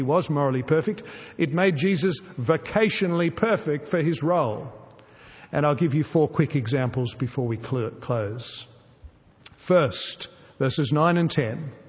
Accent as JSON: {"language": "English", "country": "Australia", "said": "It's one of the perversities about being an Australian today"}